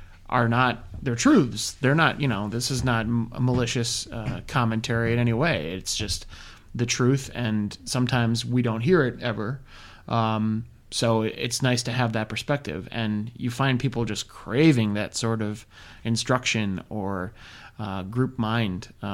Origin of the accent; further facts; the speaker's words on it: Minnesota, United States; Now, as a Minnesotan... I have several answers.